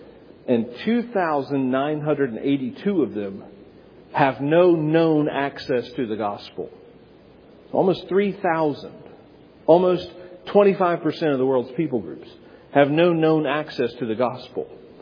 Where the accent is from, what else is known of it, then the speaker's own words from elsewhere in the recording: North Carolina, United States; you're talking to a Bible Belt American. I had never heard the story of Jesus till I was 18 years old. I grew up right here in the Triad.